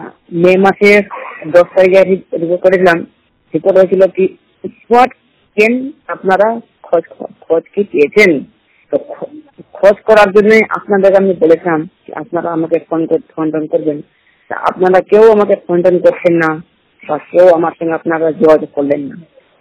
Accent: Mahendrapur, West Bengal, India; আমার বাড়ি ইসলামপুর, গ্রামের নাম মহেন্দ্রপুর, থানা হরিশ্চন্দ্রপুর, জেলা মালদা। আমি পশ্চিমবঙ্গের রাজ্য থেকে বলছি।

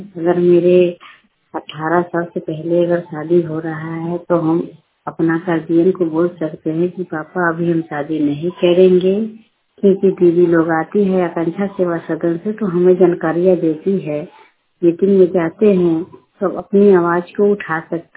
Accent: Makhdumpur, Bihar, India; और मैं मखदुमपुर कोतरिया पंचायत के रहने वाली हूँ।

